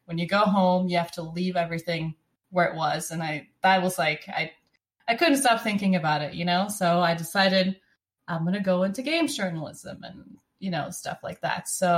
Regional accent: Norway; accent: Norwegian; because of my Norwegian accent, because that is the most Norwegian it can be.

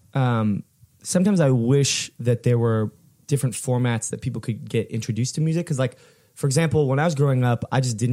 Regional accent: Fullerton, California, United States; So it's really weird because we grew up in Fullerton

